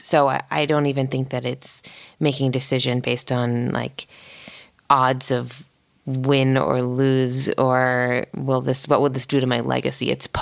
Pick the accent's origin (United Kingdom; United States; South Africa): United States; East Coast; now in California, United States; I obviously am new to California. I grew up on the East Coast where there's weather.